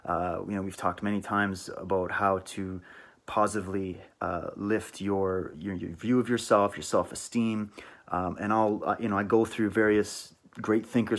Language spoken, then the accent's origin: English; Canada; So I'm European through and through, born and raised in Canada, and I love who I am